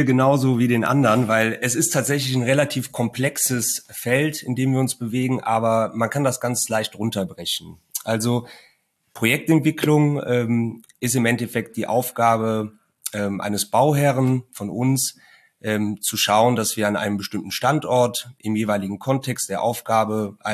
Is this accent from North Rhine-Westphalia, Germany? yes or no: yes; Cologne, North Rhine-Westphalia, Germany; born there; ich bin ja gebürtiger Kölner. Ja. Ich wohne auch noch in Köln